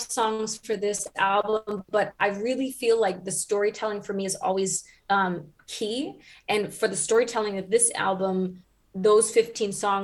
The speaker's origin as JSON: {"language": "English", "country": "Canada", "tie": "born or raised there", "said": "my mom never really spoke that much German with us growing up in Canada."}